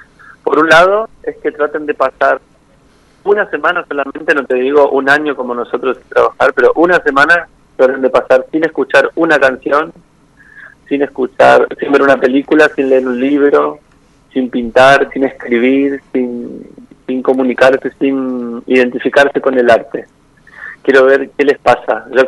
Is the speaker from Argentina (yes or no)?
yes; Corrientes, Argentina; Y bueno, somos correntinos.